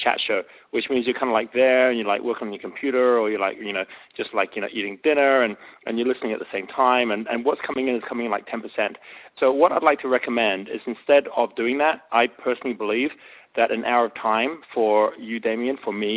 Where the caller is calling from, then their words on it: Bali, Indonesia; given that I'm phoning in from Bali